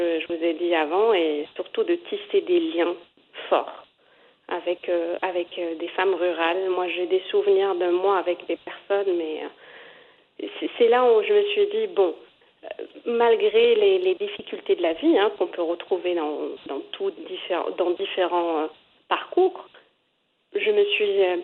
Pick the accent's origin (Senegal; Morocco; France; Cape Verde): Morocco; moved away as an adult; j'ai quitté très jeune le Maroc. J'ai quitté à mes 18 ans pour faire mes études. Donc, je connaissais que ma sphère, ma ville natale